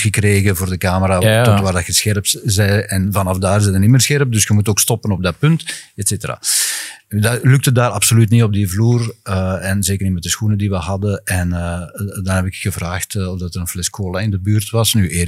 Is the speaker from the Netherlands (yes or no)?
no; Turnhout, Flanders, Belgium; Ik ben zelf van Turnhout. Enfin, tenminste, ik ben geboren in Turnhout.